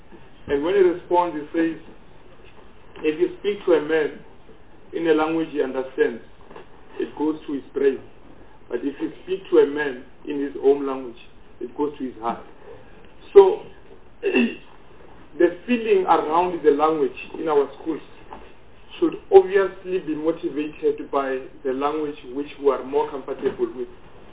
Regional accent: Limpopo, South Africa; So, I'm also from Limpopo.

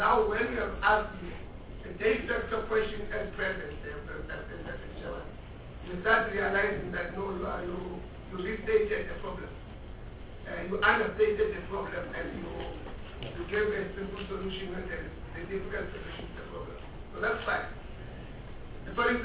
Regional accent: Mpumalanga, South Africa; I'm coming from Mpumalanga.

